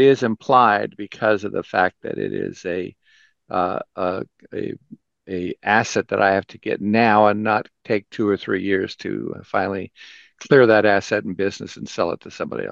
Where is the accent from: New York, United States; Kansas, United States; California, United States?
Kansas, United States; You know, I'm originally from Kansas